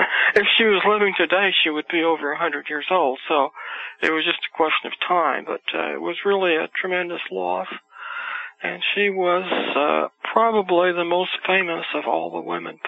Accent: Russia; they thought I was from Poland, and I'm not from Poland, I'm from Russia.

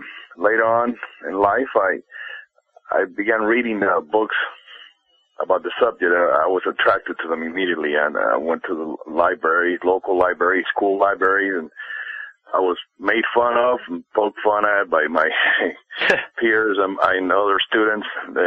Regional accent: Cuba; now in United States; ever since I was a kid, I grew up in Cuba. I immigrated to the United States in '67

